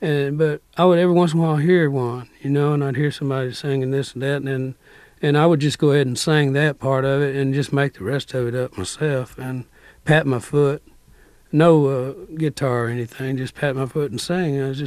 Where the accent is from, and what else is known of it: Corsicana, Texas, United States; born or raised there; also born or lived in Waco